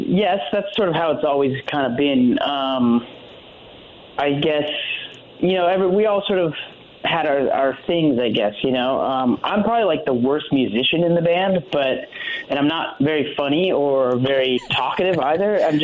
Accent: Canada; to just outside of the city, then back in the city.

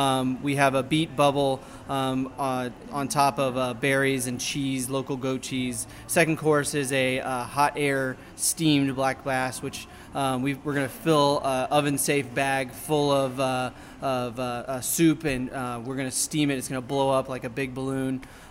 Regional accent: Texas, United States; also born or lived in North Carolina; now in St. Louis, United States; So I was born in North Carolina, raised in Texas. I've been all over the country, worked in really great food cities.

